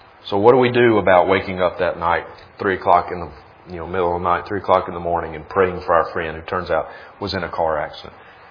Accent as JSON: {"language": "English", "region": "Mississippi", "country": "United States", "tie": "born or raised there", "lives_now": "Montana, United States", "said": "I grew up in Mississippi, and one of my best friends is a guy named Chad Stewart. Chad and I grew up together. We've known each other ever since we were toddlers. But he's still in Mississippi. I'm in Montana."}